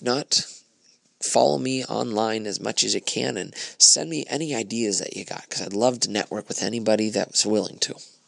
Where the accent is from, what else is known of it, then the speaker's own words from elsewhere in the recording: Erie, Pennsylvania, United States; For those of you who do not know me … from Erie, Pennsylvania.